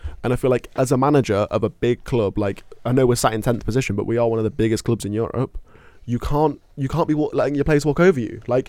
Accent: Leicester, East Midlands, United Kingdom; I'm from Leicester, but the reason I'm a Man United fan is because my dad, I'll have you know.

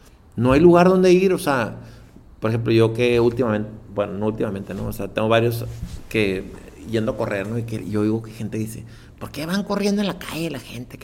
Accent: Tijuana, Baja California, Mexico; Por lo menos yo crecí aquí, soy de Tijuana, nacido aquí, criado aquí.

